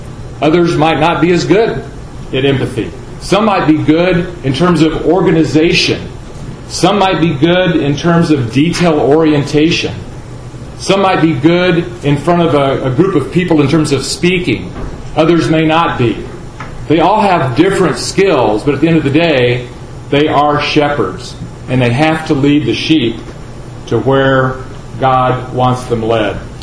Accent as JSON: {"language": "English", "town": "Houston", "region": "Texas", "country": "United States", "said": "As you know, we're from Houston, Texas. You and I, we're from Houston, Texas"}